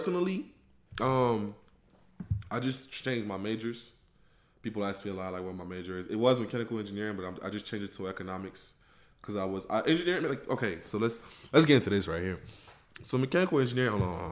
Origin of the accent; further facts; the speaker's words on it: Douala, Littoral, Cameroon; moved away; Where I'm from Douala, Cameroon. I don't know where y'all, if y'all don't know where that's from.